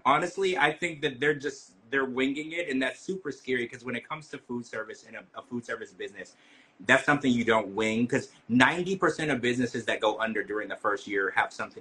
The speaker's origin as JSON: {"language": "English", "region": "the South", "country": "United States", "tie": "born or raised there", "said": "Because where I'm from, I grew up in the South, spaghetti has a lot more ingredients than that."}